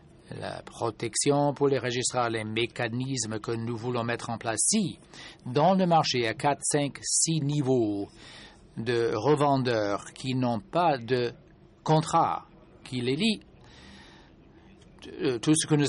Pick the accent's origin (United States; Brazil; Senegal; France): Senegal; je viens du Sénégal